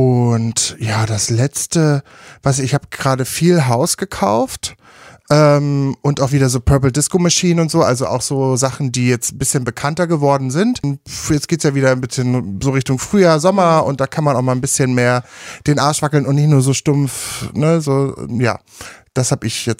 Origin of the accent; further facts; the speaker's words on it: Brandenburg, Germany; born there; Naja, ich bin ja geborener Brandenburger